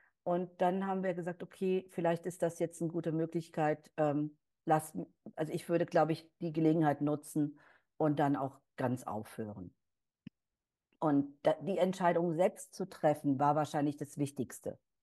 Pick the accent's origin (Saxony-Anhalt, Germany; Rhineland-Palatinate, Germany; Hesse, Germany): Rhineland-Palatinate, Germany; unser Lebensraum oder der unserer Eltern ist ja in Rheinland-Pfalz, wir sind ja beide aus Rheinland-Pfalz, haben uns dann die Eifel ausgewählt